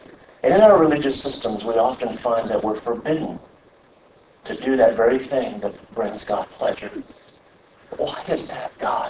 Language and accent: English; Kirksville, Missouri, United States; I'm from Kirksville, Missouri. No one knows about Kirksville. Kirksville is far away from everything.